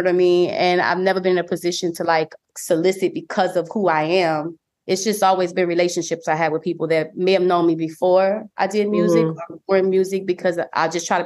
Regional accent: New Orleans, Louisiana, United States; And I'm from New Orleans. I don't play all that.

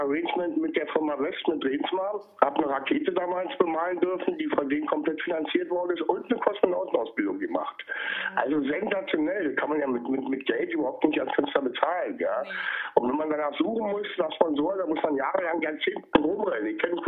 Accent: Berlin, Germany; Meine Geburtsstadt Berlin hatte damals noch keine Mauer, bin aber im Ostteil der Stadt geboren, in Friedrichshain.

